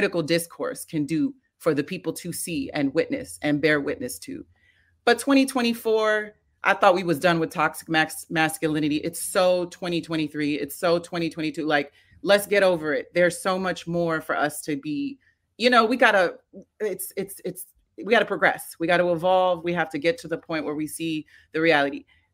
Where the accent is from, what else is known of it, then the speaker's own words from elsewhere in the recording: New York City, New York, United States; as a New Yorker, as a kid that grew up in New York City, I remember sitting in my, you know, my mother's car, my stepfather's car, going back and forth from the city.